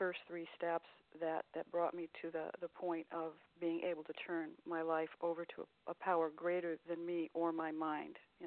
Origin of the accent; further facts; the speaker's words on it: California, United States; I'm from California.